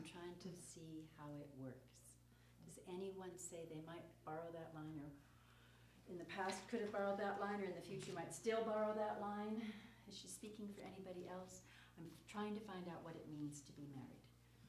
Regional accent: Seattle, Washington, United States; now in Edmonton, Canada; I come down from Edmonton. I grew up in Seattle.

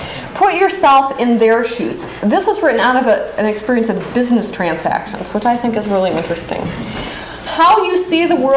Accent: Montana, United States; The landscapes that I think shape and sort of nourish who we are, being born and raised in Montana.

